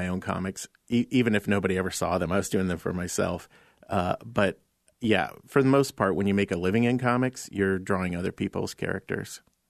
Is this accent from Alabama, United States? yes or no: no; Iowa, United States; And I was a kid and growing up in Iowa and always interested in art and stories and not that great at sports because I was a short little guy.